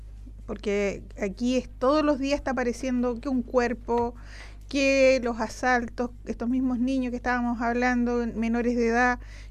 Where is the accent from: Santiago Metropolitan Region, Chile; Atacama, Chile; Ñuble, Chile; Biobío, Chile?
Ñuble, Chile; Belén; yo también voy de candidata a concejal por la comuna de Ñiquén. Bueno, todos saben ya que yo soy del sector de Belén.